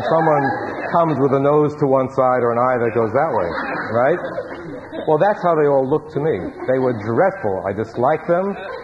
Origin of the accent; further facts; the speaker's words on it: Brooklyn, New York, United States; Well, I was born in Brooklyn and lived there till I was 16, and then I moved to New York